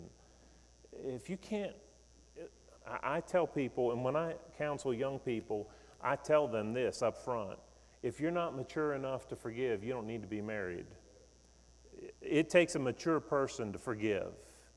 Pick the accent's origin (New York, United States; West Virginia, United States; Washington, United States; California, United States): West Virginia, United States; I grew up in West Virginia. My grandparents were farmers all their life.